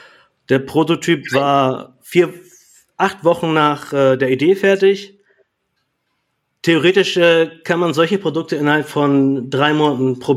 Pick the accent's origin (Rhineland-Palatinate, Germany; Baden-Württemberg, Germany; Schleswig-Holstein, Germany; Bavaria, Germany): Schleswig-Holstein, Germany; Kiel; Also ich komme ja aus Kiel